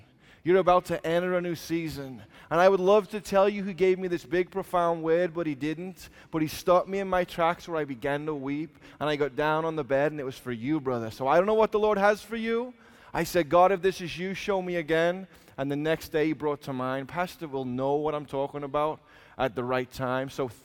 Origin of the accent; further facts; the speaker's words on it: Liverpool, North West England, United Kingdom; now in United States; I was raised in Liverpool, England. I became a professional skateboarder. I moved to America.